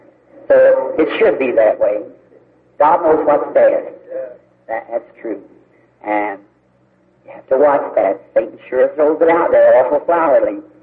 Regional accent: Jeffersonville, Indiana, United States; I would like to have my farewell meeting maybe at my hometown in Jeffersonville.

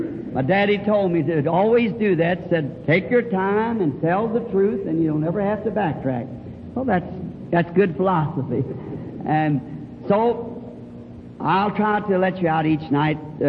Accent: the South, United States; born there; I'm a Southerner by birth, and I just like to speak to people wherever I see them.

